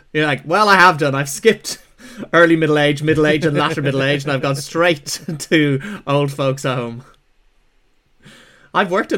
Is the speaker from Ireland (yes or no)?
yes; Ireland; I mean, as an Irish homosexual and lapsed Catholic, I'm more intrigued by and irresistibly drawn